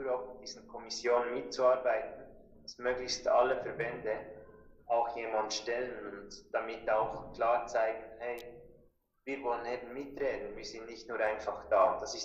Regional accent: Switzerland; Was in England was geht, bei uns in der Schweiz was geht, was in Deutschland läuft, weiß ich nicht.

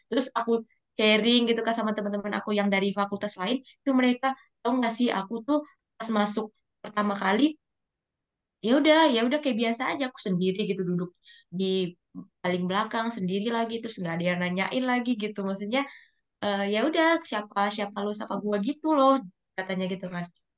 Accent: Indonesia; baru aku orang Indo

